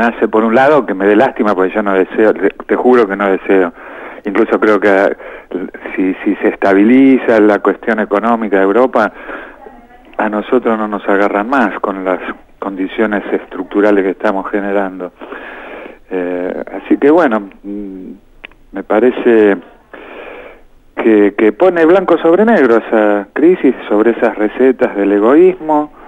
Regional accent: Argentina; Una provocación, sí, pero no porque me sienta tan importante como argentino.

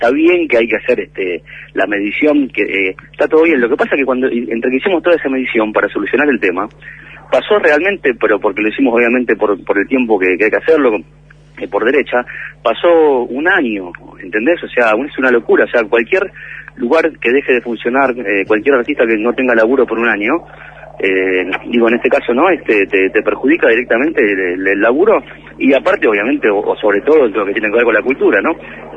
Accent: Buenos Aires, Argentina; yo soy acá de Villa Urquiza

